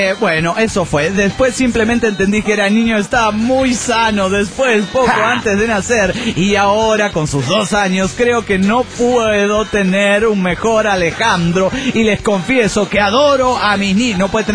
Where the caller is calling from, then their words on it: Mexico City, Mexico; del DF mexicano.